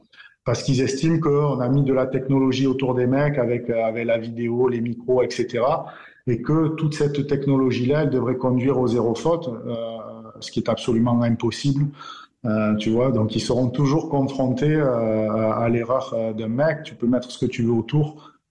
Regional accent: Collioure, Occitanie, France; J'irai faire quelques matchs chez moi à Collioure, à Prats de Molló et tout ça, comme à l'époque.

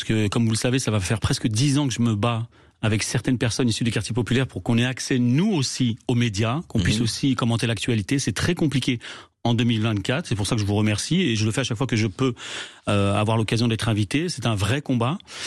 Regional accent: France; En tant que Français, connaissant un petit peu la situation, suivant l'actualité aussi, c'est des réalités.

